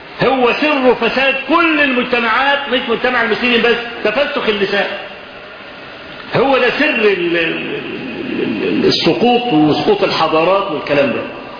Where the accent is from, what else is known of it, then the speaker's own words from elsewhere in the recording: Kafr El Sheikh Governorate, Egypt; وزعلانين جدا جدا ان عندنا في كفر الشيخ